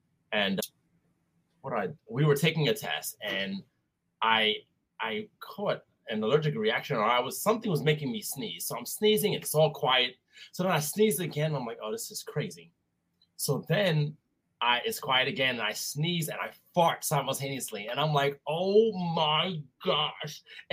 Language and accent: English; Long Island, New York, United States; I'm from Long Island, New York, and it was not a thing in Long Island.